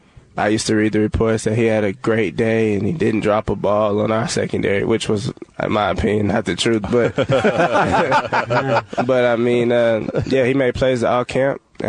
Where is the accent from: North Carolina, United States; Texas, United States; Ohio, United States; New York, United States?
Texas, United States; I'm a truck. I'm from Texas.